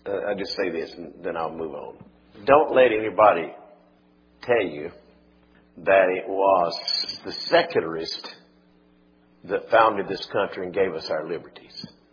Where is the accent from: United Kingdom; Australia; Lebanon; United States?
United Kingdom; I'm British